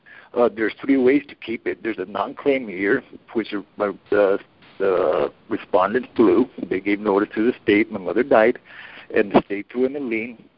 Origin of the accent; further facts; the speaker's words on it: Colorado, United States; from Colorado.